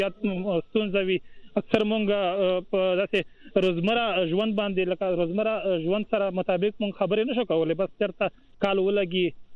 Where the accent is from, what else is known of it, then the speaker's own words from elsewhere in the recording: Khyber Pakhtunkhwa, Pakistan; بالکل موږ د شمالي وزیرستان یو